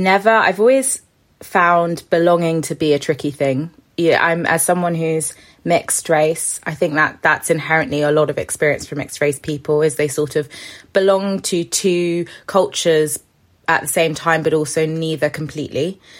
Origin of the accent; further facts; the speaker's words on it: Paris, Île-de-France, France; growing up in Paris for a period of time and that really formed certain food memories for me, having the Caribbean background, having the background of my maternal grandparents being chicken farmers